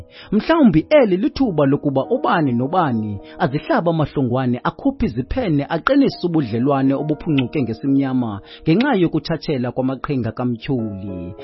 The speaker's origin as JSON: {"language": "English", "region": "Eastern Cape", "country": "South Africa", "said": "I'm from South Africa at Eastern Cape."}